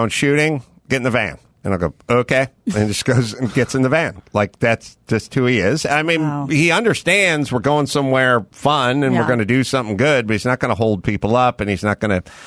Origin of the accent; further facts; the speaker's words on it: La Cañada, California, United States; I grew up in La Cañada.